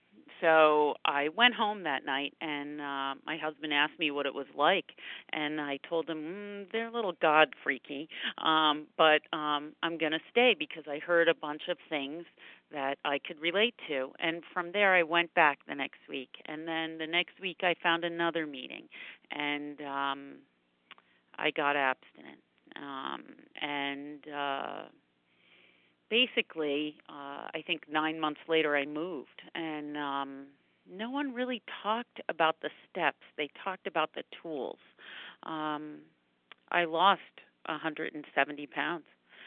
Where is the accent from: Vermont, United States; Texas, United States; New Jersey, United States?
New Jersey, United States; I'm from New Jersey